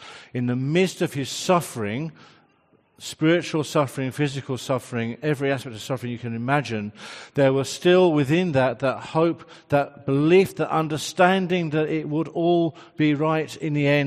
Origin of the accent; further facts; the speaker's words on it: England, United Kingdom; I don't think as an English person I can get away with saying salvos. I just can't get the right intonation.